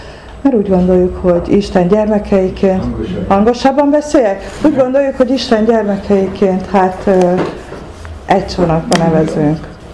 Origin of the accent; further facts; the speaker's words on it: Budapest, Hungary; Egyébként Budapesten a Moszkva térnél laktunk, a Lövőház utcában, ugye most már Széll Kálmán tér, ott nőttem fel.